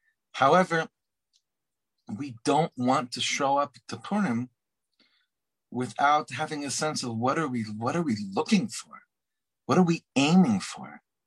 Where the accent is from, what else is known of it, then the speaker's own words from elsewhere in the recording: Beverly Hills, California, United States; for instance, I come from Beverly Hills, right?